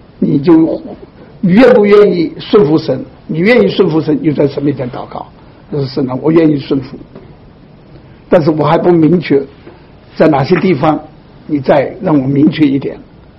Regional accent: Sichuan, China; 我父亲呢就把这个钱呢兑到四川去，我是四川人

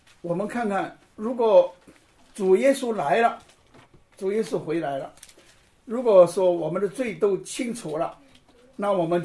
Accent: China; 在我们中国人讲这是乱伦的

